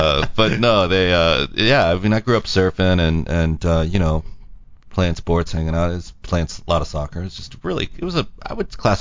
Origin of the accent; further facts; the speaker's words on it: Los Angeles, California, United States; Yeah, Los Angeles.